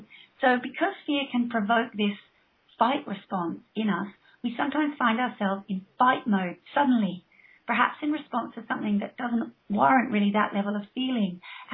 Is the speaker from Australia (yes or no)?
yes; Australia; now in England, United Kingdom; I grew up in Australia, but I live here in the UK now, here in England